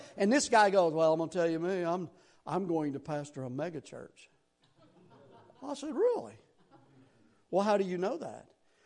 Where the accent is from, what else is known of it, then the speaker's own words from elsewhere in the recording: Tennessee, United States; accent: deep Southern; as far as I was concerned, I was a hillbilly from Tennessee.